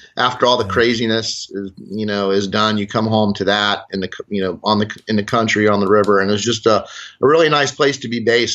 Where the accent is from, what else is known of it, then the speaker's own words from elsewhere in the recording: Tampa, Florida, United States; also born or lived in Dade City; Yeah, I grew up in, I kind of consider Tampa my hometown. That's where I grew up, went to school and, you know, spent a lot of my life.